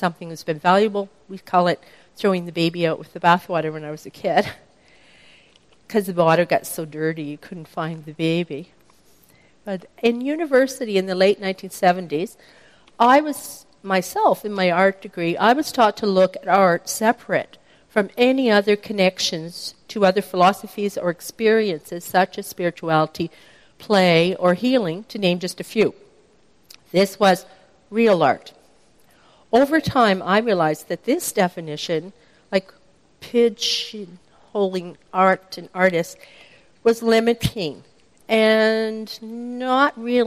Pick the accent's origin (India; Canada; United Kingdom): Canada; Nova Scotia; also born or lived in Newfoundland; And I was born in Newfoundland, grew up in Nova Scotia, and was like connecting to some sense of self.